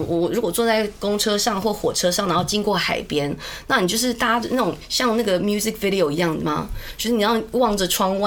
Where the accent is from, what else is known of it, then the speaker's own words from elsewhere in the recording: Vancouver, British Columbia, Canada; 那因为我就是温哥华的